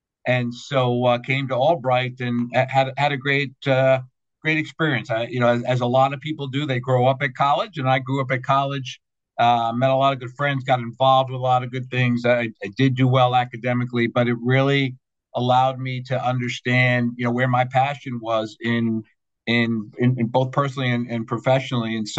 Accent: Queens, New York, United States; It comes naturally. I'm from New York, from Queens.

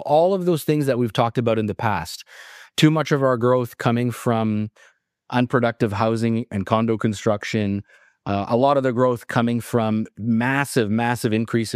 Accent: Ottawa, Ontario, Canada; I grew up in part in Ottawa, right? And so I didn't grow up far from that enormous Nortel campus.

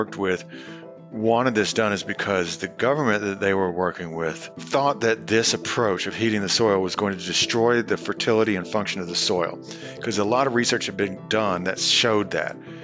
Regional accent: Athens, Georgia, United States; now in College Station, United States; I live over here in College Station, Texas. And I came from Athens, Georgia, so that was quite an adjustment for me

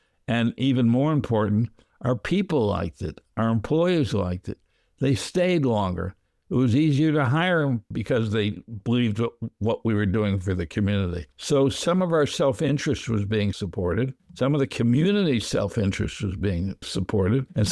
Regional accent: Massachusetts, United States; now in Philadelphia, United States; I lived in a community I loved, Philadelphia. I emigrated there from Massachusetts, fell in love with Philadelphia

